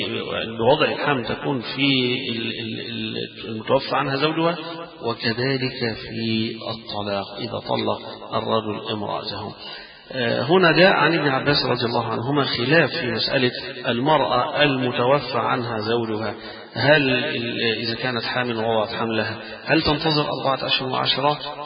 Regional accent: Egypt; يمكن عندنا في البيئة اللي احنا فيها كمصريين صعب

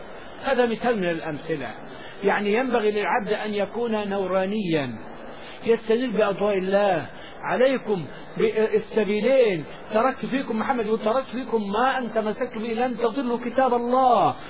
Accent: Egypt; moved away as an adult; now in Saudi Arabia; أول ما جيت من مصر

